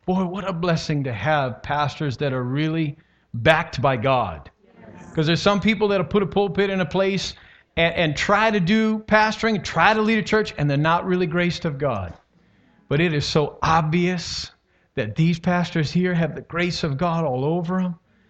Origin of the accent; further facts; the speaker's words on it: Phoenix, Arizona, United States; And you know, I'm from Arizona, Phoenix area.